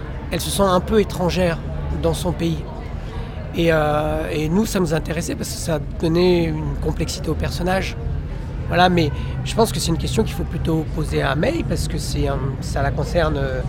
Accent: France; on est des Occidentaux, on est deux hommes blancs français, européens.

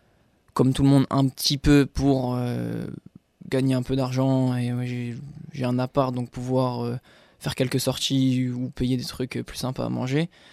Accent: Amiens, Hauts-de-France, France; moved away; also born or lived in Strasbourg; moi, je suis d'Amiens, mais j'ai été jusqu'à Strasbourg uniquement pour le judo, en fait.

